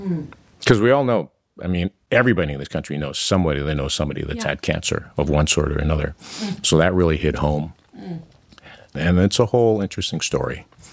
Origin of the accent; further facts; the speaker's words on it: New York City, New York, United States; first language Mandarin; And then we grew up on the Lower East Side.